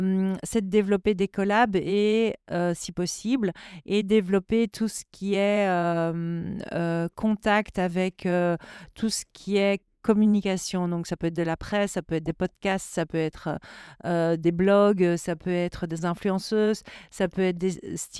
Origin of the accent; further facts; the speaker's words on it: Brussels, Belgium; Et donc nous bruxellois n'ayant pas de gouvernement, on n'a pas de subsides.